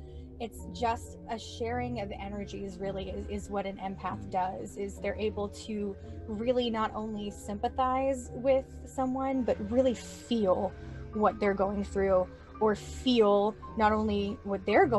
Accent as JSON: {"language": "English", "town": "Los Angeles", "region": "California", "country": "United States", "lives_now": "Houston, United States", "said": "I am an American citizen in Houston, Texas, by the means of Los Angeles, California."}